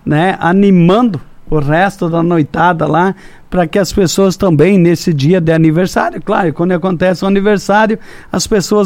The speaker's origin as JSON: {"language": "Portuguese", "town": "Pinhal de São Bento", "region": "Paraná", "country": "Brazil", "tie": "born there", "said": "É, eu sou nascido em Pinhal de São Bento."}